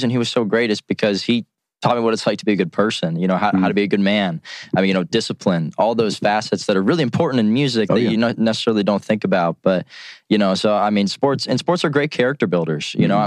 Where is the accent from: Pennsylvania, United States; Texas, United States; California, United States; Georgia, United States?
Pennsylvania, United States; Cochranton; I haven't been back to my hometown of Cochranton, Pennsylvania, which has a population that's pretty sure decreasing now of about 1,100 people.